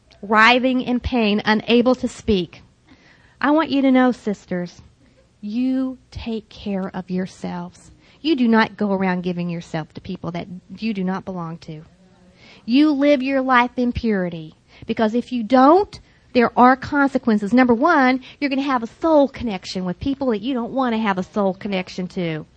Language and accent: English; Texas, United States; I grew up in Texas. I have one.